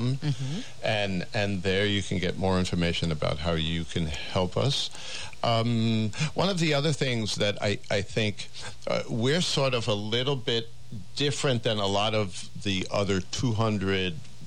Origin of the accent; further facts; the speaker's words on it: New York, United States; I certainly know what it costs. I'm originally from New York.